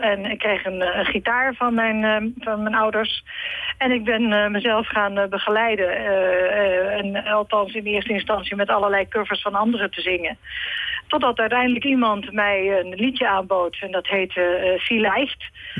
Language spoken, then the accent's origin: Dutch; Nijmegen, Gelderland, Netherlands; accent: Nijmegen soft G; En ik had een Nijmeegs zachte G-accent.